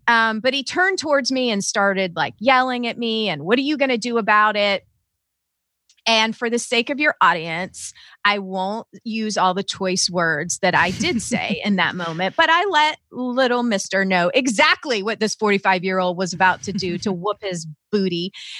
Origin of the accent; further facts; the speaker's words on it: the South, United States; And that phrase, like, don't make a scene, kept coming to me because I was raised in the South.